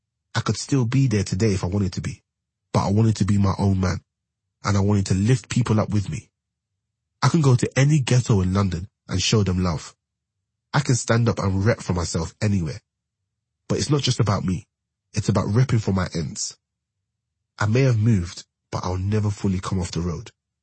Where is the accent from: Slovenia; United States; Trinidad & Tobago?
Trinidad & Tobago; accent: English; I'm from Trinidad, so the Spanish have come down there and fucked about, and there's Indian as well.